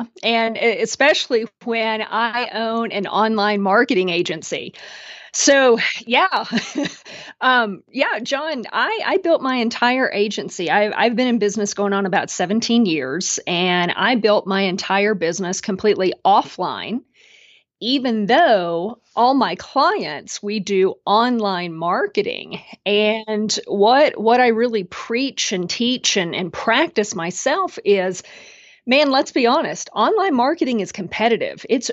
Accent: Texas, United States; I'm from Texas, so I say niche instead of niche

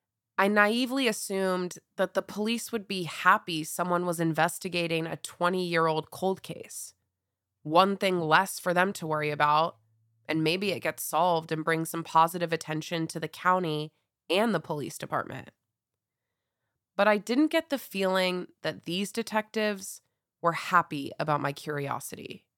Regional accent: West Virginia, United States; now in Portland, United States; I drove from Portland, Oregon to my hometown in West Virginia and felt inspired to look into my dad's case.

